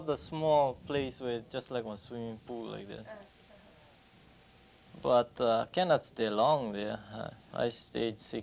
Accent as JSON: {"language": "English", "town": "Hilo", "region": "Hawaii", "country": "United States", "tie": "born there", "said": "I was born in Hilo."}